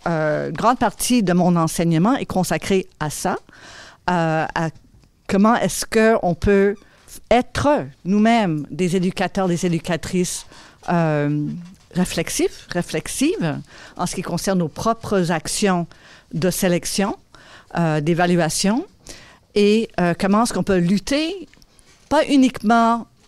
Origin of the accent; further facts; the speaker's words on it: Ontario, Canada; moi, je travaille beaucoup avec le système scolaire, francophone en l'occurrence, qui est divisé chez nous en Ontario